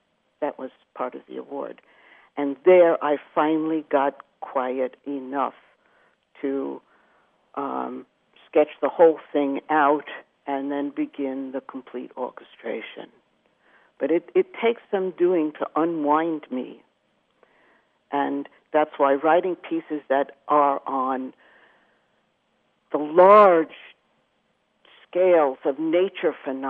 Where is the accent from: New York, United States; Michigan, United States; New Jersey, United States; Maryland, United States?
New York, United States; also born or lived in Memphis, Tennessee / Paris, France; I grew up in New York, though born in Memphis, Tennessee, and we had, of course, the Hudson River, the East River.